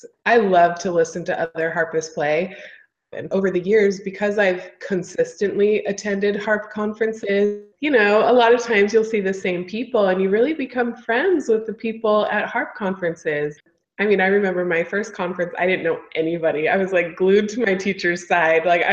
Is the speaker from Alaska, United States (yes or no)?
no; Augusta, Georgia, United States; I grew up in Augusta, Georgia, and there aren't very many harpists there.